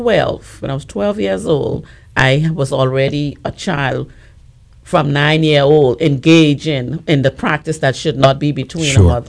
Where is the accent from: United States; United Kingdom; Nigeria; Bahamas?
Bahamas; And so my journey started as I'm originally from the Bahamas.